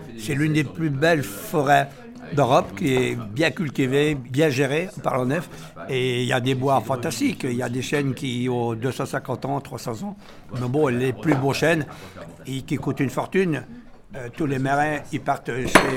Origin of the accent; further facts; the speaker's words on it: Chaigne, France; moi quand j'étais jeune à Chaigne, puisque je suis né à Chaigne juste à côté